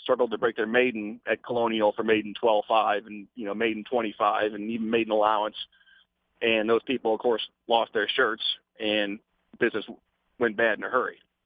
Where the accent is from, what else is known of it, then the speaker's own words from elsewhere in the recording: Batavia, Illinois, United States; raise them in Illinois. And at a very young age, they were in my hometown there in Batavia.